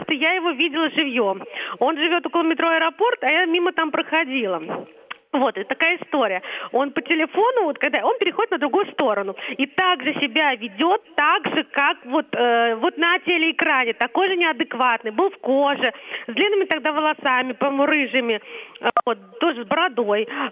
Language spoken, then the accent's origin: Russian; Moscow, Russia; я из Москвы.